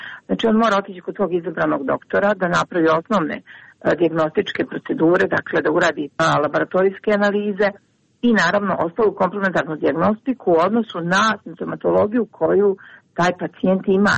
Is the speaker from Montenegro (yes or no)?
yes; Montenegro; ono što je često sada situacija kod nas u Crnoj Gori jeste da jedan broj lekara i drugih zaposlenih u drugim organizacijama radi mnogo više